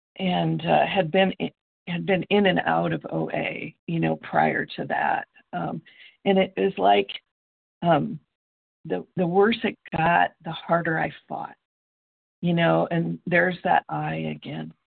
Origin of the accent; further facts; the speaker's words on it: Iowa, United States; I'm from Iowa. I'm grateful to be here today.